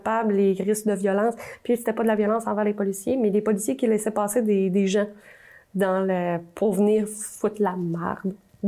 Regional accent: Canada; Parce qu'on est des Canadiens, on en a.

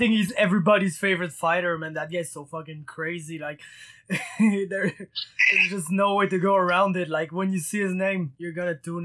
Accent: Quebec, Canada; You're from Ontario. I'm from Quebec. We're close, man.

